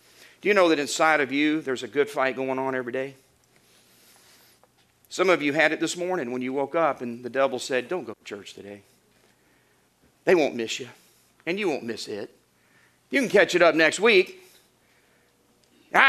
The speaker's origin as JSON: {"language": "English", "region": "Florida", "country": "United States", "said": "I'm from Florida. We regularly saw people trying to flee the communists of Cuba, risking their entire family's life in little makeshift tubs"}